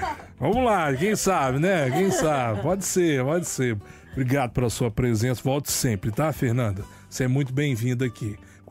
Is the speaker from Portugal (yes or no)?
no; Minas Gerais, Brazil; Eu sou mineiro, dá um desconto.